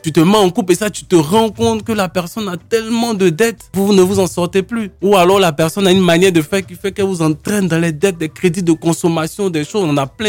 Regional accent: Côte d’Ivoire; born there; Elle est née en France, je suis née en Côte d'Ivoire.

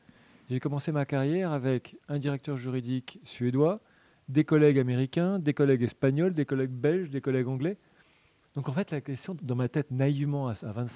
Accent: Paris, Île-de-France, France; je suis parisien pure souche.

